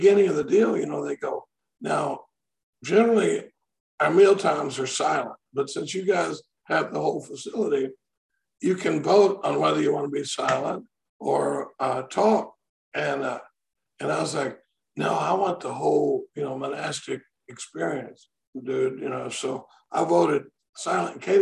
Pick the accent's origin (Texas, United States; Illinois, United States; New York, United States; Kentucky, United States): Texas, United States; Dallas; now in Austin, United States; I live in Austin. I grew up in I grew up in Dallas. But I've been in Austin since I came down here and drank myself out of the University of Texas in 1977.